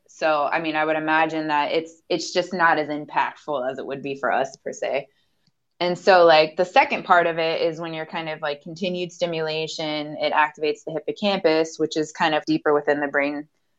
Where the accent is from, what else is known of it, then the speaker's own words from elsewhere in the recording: Ohio, United States; But I'm originally from Ohio.